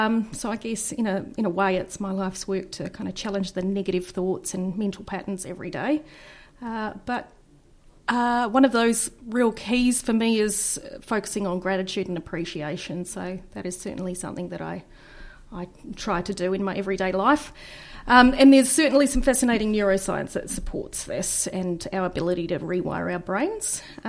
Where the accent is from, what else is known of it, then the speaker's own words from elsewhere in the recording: Perth, Western Australia, Australia; also born or lived in Southeast Asia; now in Hawke's Bay, New Zealand; So I grew up in Perth, Australia, and after living in Southeast Asia for about 6 years, I moved to New Zealand and now have called this lovely part of the country, Hawke's Bay, home for the last 6 years.